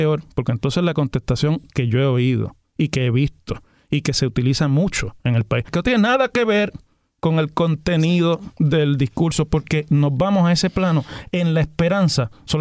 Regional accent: Puerto Rico; Somos puertorriqueños.

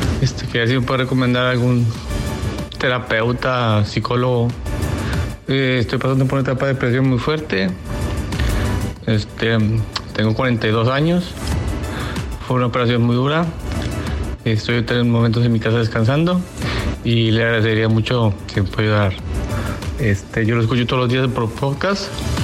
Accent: Monterrey, Nuevo León, Mexico; now in Houston, United States; Radico en la ciudad de Houston. Soy de Monterrey.

